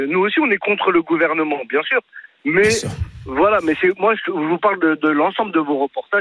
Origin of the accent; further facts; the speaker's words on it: Kabylie, Algeria; Moi, je suis kabyle. Je suis algérien, je suis kabyle.